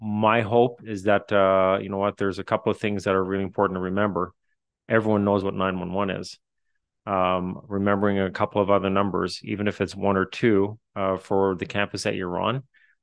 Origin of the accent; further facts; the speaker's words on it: Newfoundland and Labrador, Canada; accent: Newfoundland; Excuse my newfie accent.